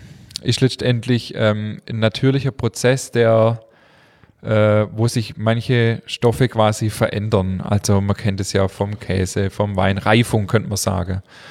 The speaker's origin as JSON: {"language": "German", "country": "Germany", "said": "Da sind wir Deutsche ein bisschen hinterher, was das Thema angeht."}